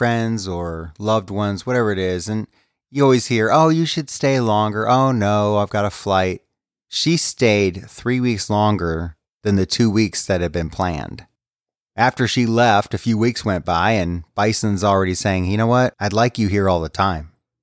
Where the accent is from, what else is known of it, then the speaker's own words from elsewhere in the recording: United States; However you pronounce it over there. I'm American, so deal with it.